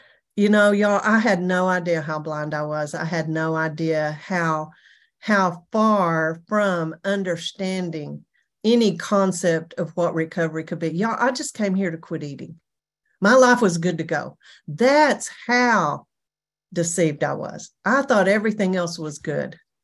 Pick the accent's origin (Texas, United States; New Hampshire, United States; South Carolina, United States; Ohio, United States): Texas, United States; I'm from Texas. We know everything. We're bigger, badder, better. That's the way I'd lived my whole life.